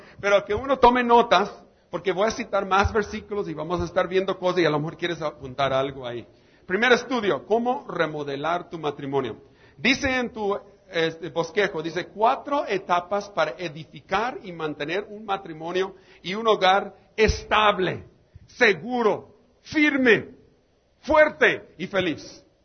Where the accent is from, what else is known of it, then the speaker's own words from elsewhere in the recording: Maneadero, Baja California, Mexico; No sé cómo está en Tijuana, pero en mi pueblo, en Mañadero, Baja California, está de barro.